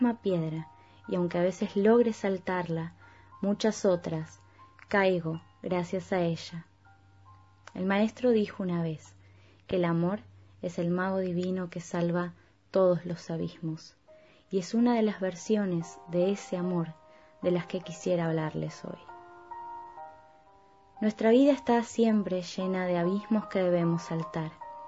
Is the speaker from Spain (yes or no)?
no; Buenos Aires, Argentina; soy de Buenos Aires, Argentina